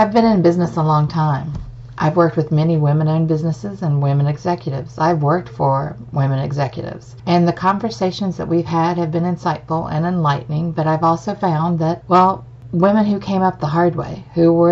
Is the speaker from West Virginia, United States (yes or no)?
yes; West Virginia, United States; now in North Carolina, United States; I grew up in West Virginia, and I've lived all over the country. I moved 11 times before I landed here in North Carolina a couple decades ago.